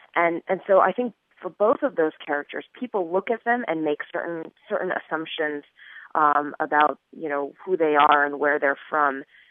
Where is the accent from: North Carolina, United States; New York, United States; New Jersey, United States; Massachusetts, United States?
New York, United States; I mean, I was born and raised in New York, in America, and I guess I have claims to an American identity as much as any other American.